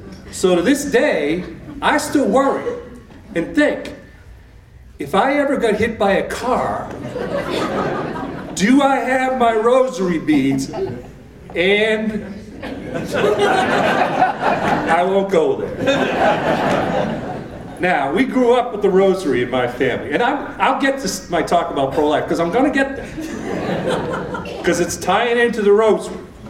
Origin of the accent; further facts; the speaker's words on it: Boston, Massachusetts, United States; Now, I said I come from Boston. I come from Irish Catholic Boston. And that kind of has a whole different way of growing up Catholic.